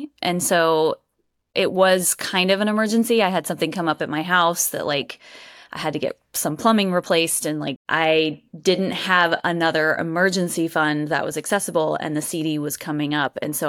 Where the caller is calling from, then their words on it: Durham, North Carolina, United States; So I'm in Durham, North Carolina, which is right outside of Raleigh, North Carolina.